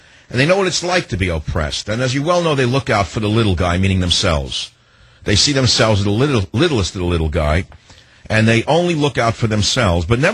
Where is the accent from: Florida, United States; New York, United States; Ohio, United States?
New York, United States; I'm from New York, so I say Altamont.